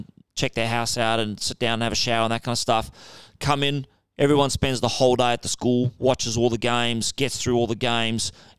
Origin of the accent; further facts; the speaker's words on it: South Africa; Yeah, I think, I mean, I grew up in South Africa and things were a bit different there.